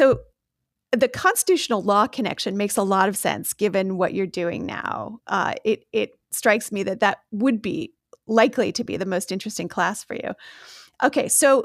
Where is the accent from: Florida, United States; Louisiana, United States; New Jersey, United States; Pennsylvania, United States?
New Jersey, United States; Ramsey; Well, I grew up in Ramsey, so very close to Fairlawn and very close to Ridgewood.